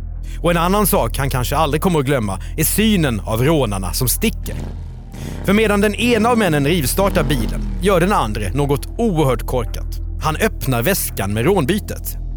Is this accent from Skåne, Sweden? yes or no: yes; Skåne, Sweden; accent: Scanian; Min skånska får ändå, ja, den får du ändå ge mig att vi får in Skåne här i avsnittet.